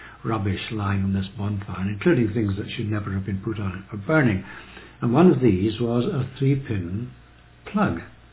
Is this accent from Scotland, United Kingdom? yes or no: yes; Fairlie, Scotland, United Kingdom; born there; I was born in St. Margaret's Manse Fairley in September 1929.